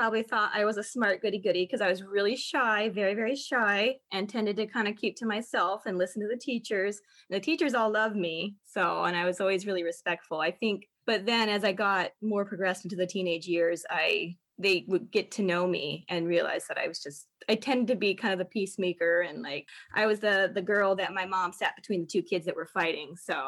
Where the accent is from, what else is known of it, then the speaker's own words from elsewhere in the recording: United States; I am. I was born and raised.